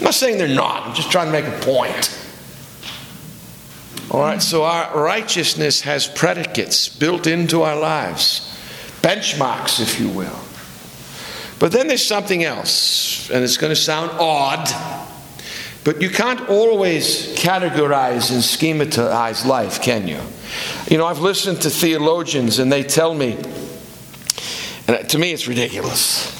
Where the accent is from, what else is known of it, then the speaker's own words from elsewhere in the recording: Boston, Massachusetts, United States; I'm a born and bred Bostonian. I'm of Welsh background.